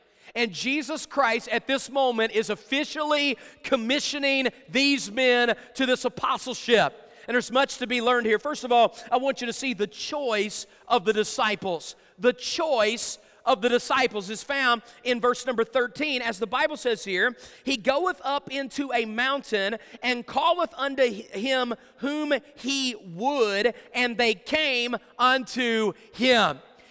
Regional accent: West Virginia, United States; I grew up in West Virginia in the 1980s, okay?

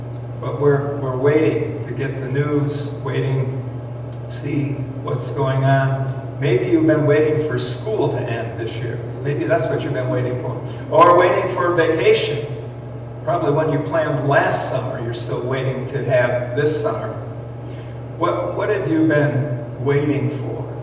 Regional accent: Waterloo, New York, United States; I also have to say that because I'm from Waterloo, New York.

